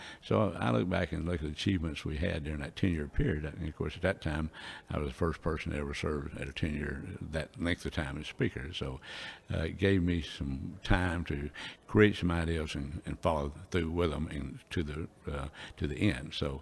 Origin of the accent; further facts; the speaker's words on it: Texas, United States; I was from Texas. I was born and raised in Limestone County